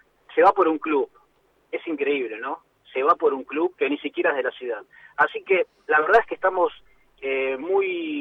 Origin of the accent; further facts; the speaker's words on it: Lanús, Buenos Aires Province, Argentina; yo soy de Lanús, soy muy fanático, tengo un gran sentimiento